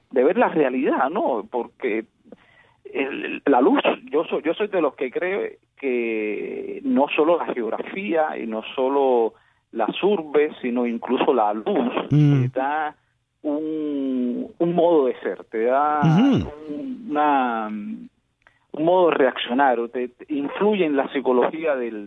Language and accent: Spanish; Cuba; Yo nací en Cuba